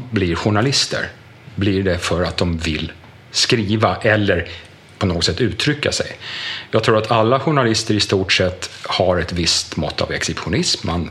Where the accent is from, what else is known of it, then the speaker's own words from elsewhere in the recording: Fårö, Gotland, Sweden; also born or lived in Gothenburg; Jag är född i Göteborg, för min mamma bodde där när hon träffade pappa. Men jag sen 10 dagars ålder så har jag vuxit upp på Fåre. På en gård som heter Langhammar som ligger längst ut på nordvästra spetsen.